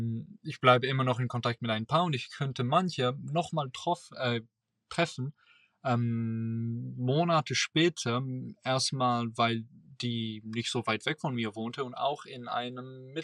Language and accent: German; Belgium; now in Germany; ich komme aus Belgien und ich bin gerade eben Austauschschüler hier in Deutschland.